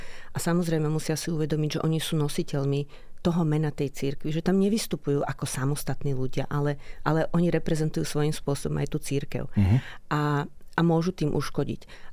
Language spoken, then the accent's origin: Slovak; Červenica, Prešov Region, Slovakia; vyrastala som ako dieťa v Červenici, čo je vedľajšia na dedina, kde sú opálové bane.